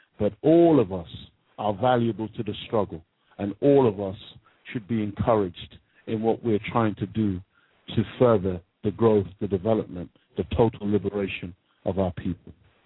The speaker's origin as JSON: {"language": "English", "country": "Jamaica", "accent": "Jamaican", "said": "other students, white students in my class, laughing at me every time I opened my mouth because I had my beautiful Jamaican accent."}